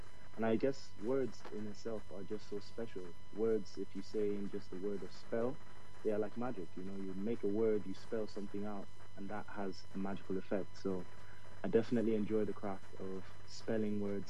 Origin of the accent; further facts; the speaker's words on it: Ballylinan, County Laois, Ireland; also born or lived in Lagos, Nigeria; now in London, United Kingdom; I moved to rural Ireland, primarily around like Leash, stayed in Ballylinan for a while. And at the moment, I'm living in London after traveling around the world a bit, but very much still Nigerian Irish